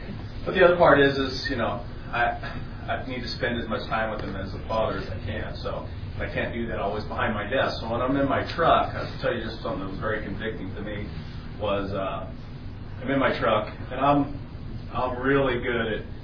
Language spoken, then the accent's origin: English; the South, United States; I grew up, I'm from the South originally, so I like old outlaw country music.